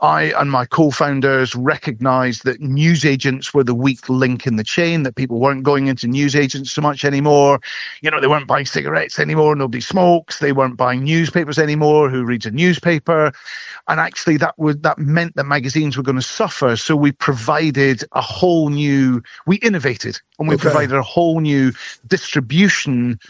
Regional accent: Scotland, United Kingdom; Yeah, I am Scottish. I now live in a little village just outside London.

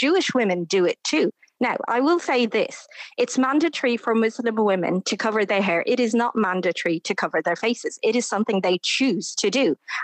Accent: Ireland; I grew up in Ireland in the 80s and the early 90s

